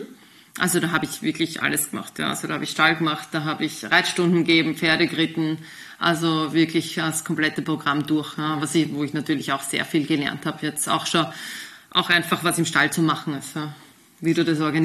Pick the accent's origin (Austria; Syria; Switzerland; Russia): Austria; Also bei uns in Österreich war ja das damals auch nicht so groß, ja.